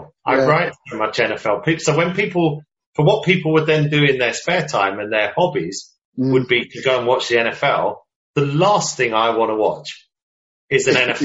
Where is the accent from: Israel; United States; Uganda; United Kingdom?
United Kingdom; I'm a British guy